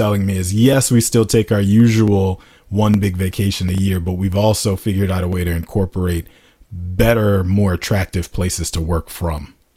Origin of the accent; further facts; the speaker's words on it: United States; I am that American that we're referring